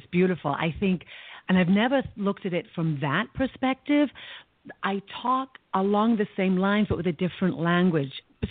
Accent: England, United Kingdom; Like for me, I grew up in England where we had a very similar but different belief.

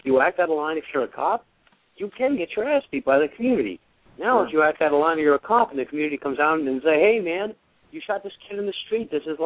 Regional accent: New York City, New York, United States; I grew up right here, man. I grew up on like on the Donk and Putnam on, between like Bushwick and Ridgewood.

